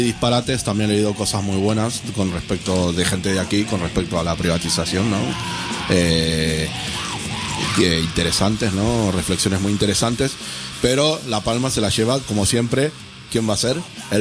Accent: Argentina; Yo soy argentino, yo no me siento atacado

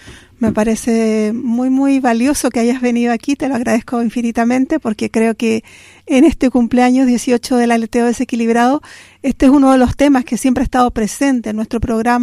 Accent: Chile; moved away as an adult; hablábamos nosotras como migrantas chilenas

